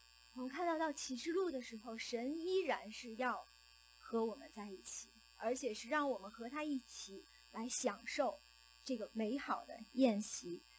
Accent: China; 我觉得特别是我们中国人，我们以前的文化是告诉我们没有神啊，或者是神是怎么样的。

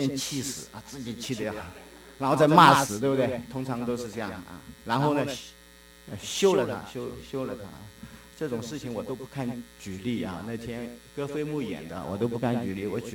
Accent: China; 神爱世人，不是神爱西人哈、啊，神爱我们中国人的

